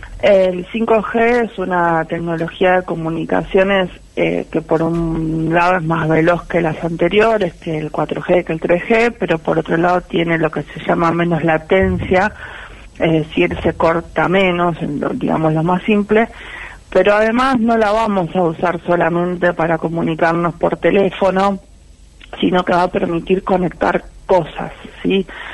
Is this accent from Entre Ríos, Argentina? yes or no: no; La Plata, Buenos Aires Province, Argentina; Volví el año pasado. Viví, soy de La Plata, viví como 20 y pico de años en Capital y el año pasado decidí volver a mis pagos.